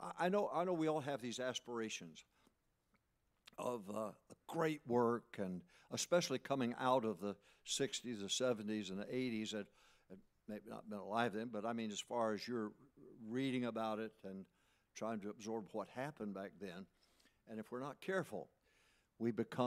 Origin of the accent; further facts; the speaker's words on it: Michigan, United States; also born or lived in Arkansas; I was born in Arkansas, raised in Michigan, and she, in our house, she was a Michigan Wolverine. I went to Michigan State University